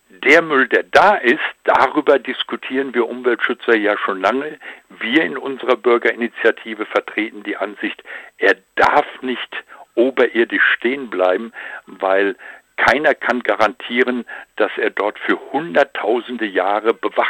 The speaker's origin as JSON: {"language": "German", "town": "Gundremmingen", "region": "Bavaria", "country": "Germany", "said": "Nein, ich komme nicht aus Gorleben. Der Anfangsbuchstabe stimmt. Es ist Gundremming."}